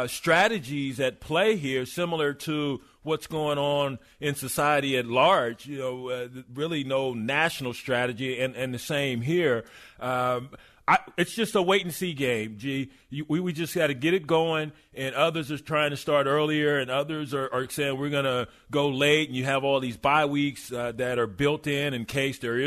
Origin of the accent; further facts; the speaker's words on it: Texas, United States; you know from working with me for 3 years that I'm from West Texas, so I have no indoor voice, and it's not my fault.